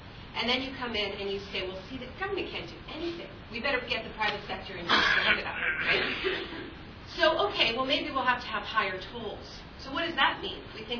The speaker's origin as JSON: {"language": "English", "country": "Canada", "said": "And I'm Canadian, as you've heard"}